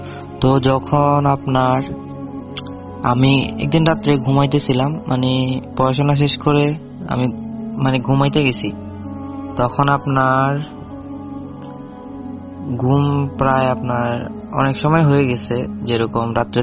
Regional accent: Lakshmipur, Chittagong Division, Bangladesh; now in Oman; আমার বাড়ি হচ্ছে লক্ষ্মীপুরে, লক্ষ্মীপুর ভবানীগঞ্জ কোন একটা গ্রামে হবে, আমি গ্রামের নামটা বলতেছি না। তো আমি এখন বর্তমানে ওমানে কর্মরত অবস্থা আছি।

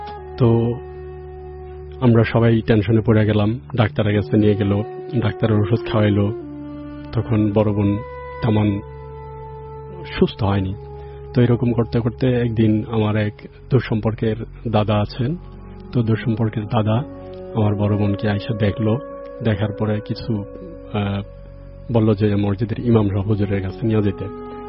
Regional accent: Brahmanbaria, Chittagong Division, Bangladesh; আমার গ্রামের বাড়ি হচ্ছে ব্রাহ্মণবাড়িয়া, তো মূলত ঘটনা আমার গ্রামে

